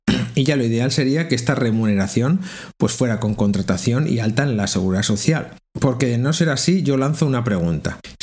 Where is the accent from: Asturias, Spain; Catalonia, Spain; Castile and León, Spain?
Castile and León, Spain; En mi caso, como yo procedo de Castilla y León, es de donde más propuestas me llegan.